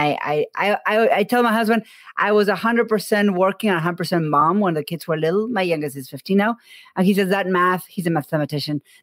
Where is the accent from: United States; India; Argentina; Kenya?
Argentina; I am from Argentina.